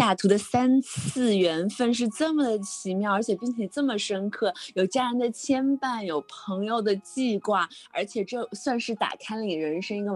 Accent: Zhejiang, China; now in Seattle, United States; 我是浙江人，就是跟国内非常热的这个三伏天还有什么相比

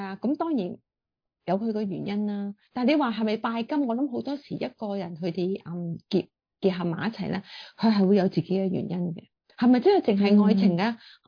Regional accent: China; now in United States; 我哋而家喺美國嚇，我哋係中國人，我哋嚟到美國社會

